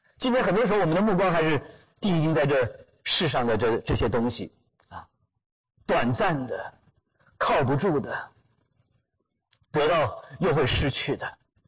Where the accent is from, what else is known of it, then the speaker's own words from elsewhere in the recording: China; 那咱可是生在新中国，长在红旗下